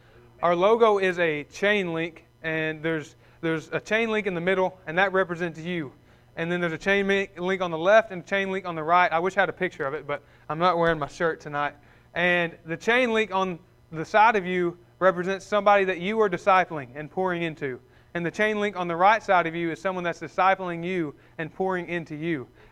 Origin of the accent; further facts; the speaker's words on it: Bismarck, Arkansas, United States; So, anyways, I'm from Bismarck, Arkansas. I was born and raised there, southwest, south central, and grew up in Caney Missionary Baptist Church.